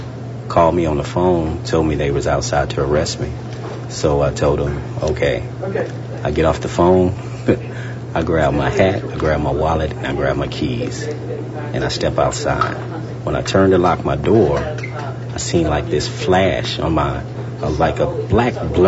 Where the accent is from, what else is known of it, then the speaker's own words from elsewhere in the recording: St. Louis, Missouri, United States; St. Louis, Missouri.